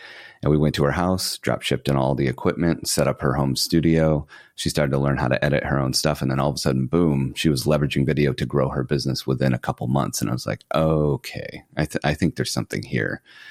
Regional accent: Flint, Michigan, United States; I'm originally from Flint, Michigan, where I was born and raised up until a couple of years ago.

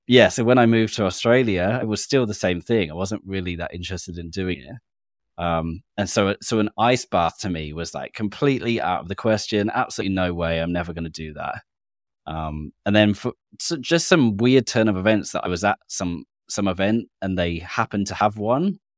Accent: England, United Kingdom; Being English, British, not cold water with like the beach

